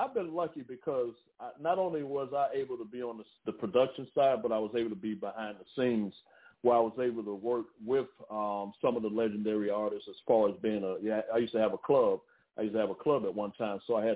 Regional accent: Orlando, Florida, United States; born there; but I was born in the South from Orlando, Florida originally.

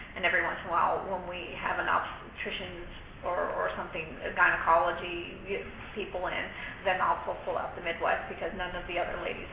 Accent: Canton, Ohio, United States; born there; When I was born in Canton, Ohio, right across from the Football Hall of Fame.

